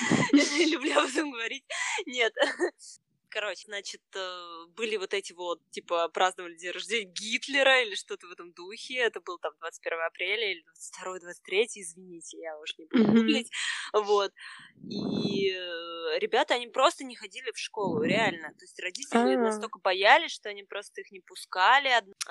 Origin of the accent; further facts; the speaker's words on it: Russia; я из России, или там, что я болгарка из России, русская с болгарскими корнями.